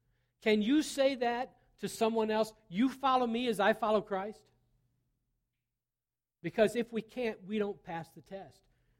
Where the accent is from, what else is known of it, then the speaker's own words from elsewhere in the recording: Ohio, United States; Kyle's from the Deep South. I'm from Ohio. There are regional differences.